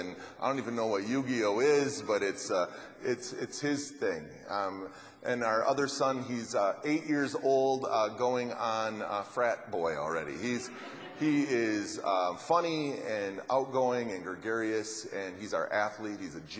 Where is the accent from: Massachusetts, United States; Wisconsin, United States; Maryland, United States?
Wisconsin, United States; We're from Wisconsin, and whenever I say that, well, first when they realize I'm not from Ohio, most Michiganders go, "Okay, that's okay."